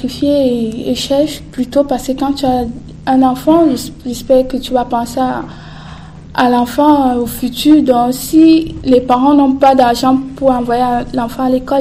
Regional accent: Cameroon; now in France; Il y a l'anglais, il y a le français, et il y a ce qu'on appelle au Cameroun le patois, tout. Oui, j'ai mon patois et je parle aussi mon patois. Si on compte ça comme langue, ça va faire 3.

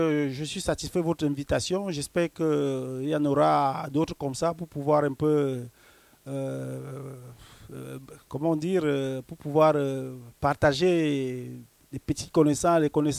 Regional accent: Cameroon; ça c'est un souvenir très très marquant par rapport à mon passage, mon enfance au Cameroun

